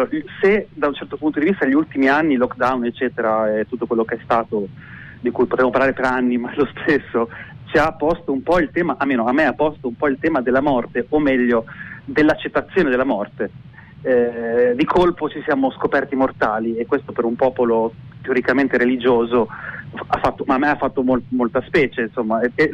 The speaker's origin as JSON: {"language": "Italian", "town": "Forlì", "region": "Emilia-Romagna", "country": "Italy", "said": "io sono di Forlì come origine e quindi la mia famiglia sta lì"}